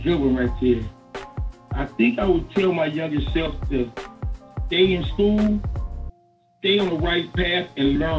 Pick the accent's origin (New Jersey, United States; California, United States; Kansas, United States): California, United States; Compton; I'm just little dude, man, born and raised in Compton, man.